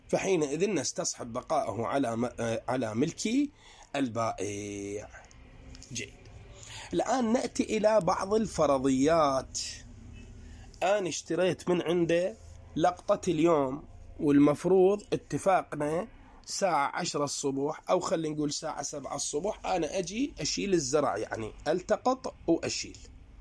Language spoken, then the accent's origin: Arabic; Iraq; احنا عندنا في العراق